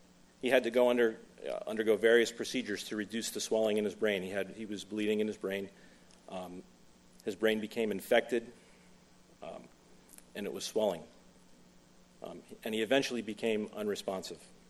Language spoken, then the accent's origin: English; Blue Point, New York, United States; Both ended up moving later in their lives to a small town on the South Shore called Blue Point, my hometown.